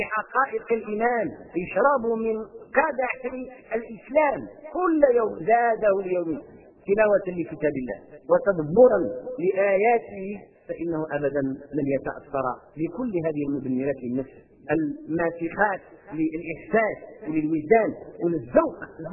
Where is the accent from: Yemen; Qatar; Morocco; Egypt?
Morocco; عندنا في المغرب قصة مع القرآن